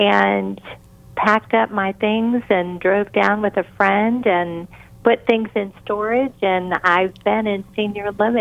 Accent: Akron, Ohio, United States; moved away as an adult; now in Florida, United States; Yes. I grew up, my family was there, and was doing life. And then in 1983, January, on a very sunny but very cold, snowy Monday, I got a call from somebody down here in Florida asking if I wanted a job.

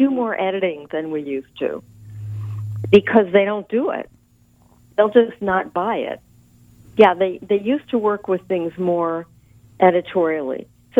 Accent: Michigan, United States; now in New York, United States; But there's also the reality that I grew up in Michigan. I'm a Midwesterner by birth, and I chose to come here.

